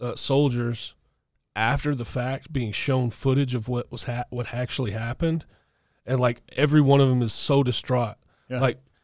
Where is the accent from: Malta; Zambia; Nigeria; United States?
Malta; of course, I'm Maltese.